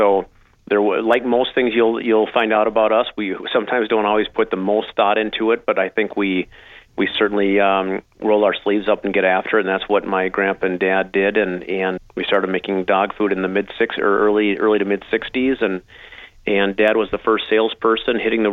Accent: Perham, Minnesota, United States; I grew up in Perham. I graduated from Perham High School.

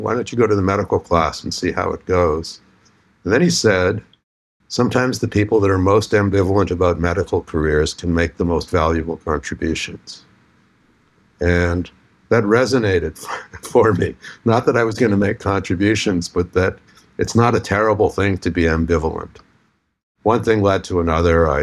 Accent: Winnipeg, Manitoba, Canada; I was a kid who grew up in Winnipeg, Manitoba. I'm still Canadian.

